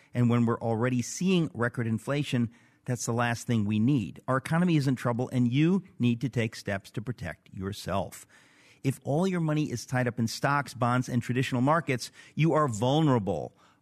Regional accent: Queens, New York, United States; born there; I was born in Queens, a mile from Shea Stadium

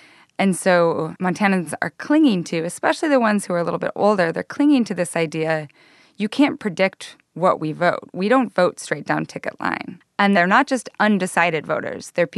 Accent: Idaho, United States; now in New York City, United States; I say right away that I'm from Northern Idaho.

